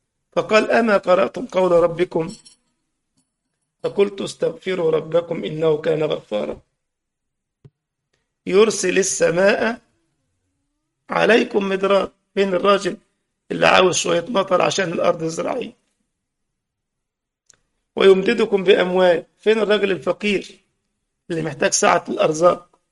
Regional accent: Egypt; كان بعض الشباب مش لاقي شغل، يجيب هاتف محمول كده عندنا في مصر

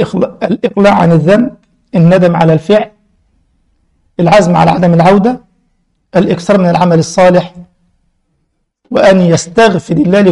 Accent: Egypt; وطبعا المملكه كلها على قراءه حفص زي عندنا في مصر

